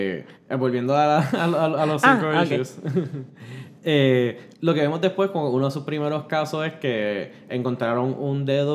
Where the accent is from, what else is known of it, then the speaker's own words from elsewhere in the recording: Puerto Rico; Juro, soy puertorriqueño, no gringo.